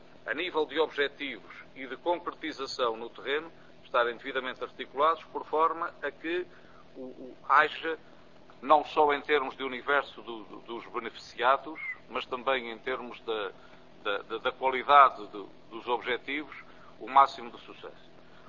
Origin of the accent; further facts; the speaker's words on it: Azores, Portugal; eu sou dos Açores, tenho o defeito de falar sincero demais